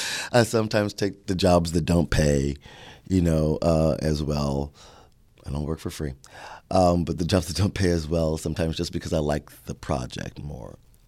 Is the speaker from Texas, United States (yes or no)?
yes; Houston, Texas, United States; I am from Houston